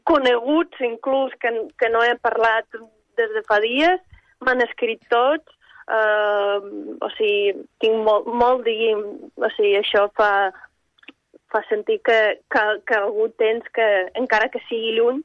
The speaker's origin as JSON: {"language": "Catalan", "town": "Ivankiv", "region": "Kyiv Oblast", "country": "Ukraine", "tie": "born or raised there", "second_language": "Catalan", "moved": "yes", "lives_now": "Spain", "said": "llavors van entrar a Kiev, a Ivankiv, que és el meu poble"}